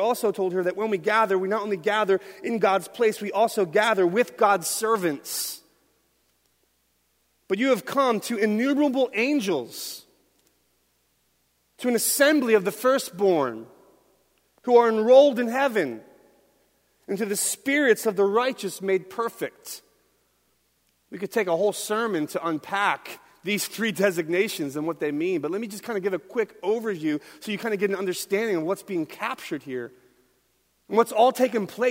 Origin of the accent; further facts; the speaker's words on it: Philadelphia, Pennsylvania, United States; And so you can imagine growing up in Philly, especially in that neighborhood. I just loved all the Philly stuff, right?